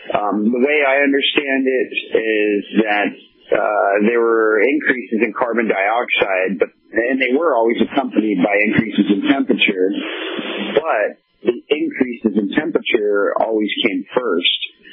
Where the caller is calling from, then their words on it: Anchorage, Alaska, United States; I'm listening on YouTube, and I'm calling from Anchorage, Alaska.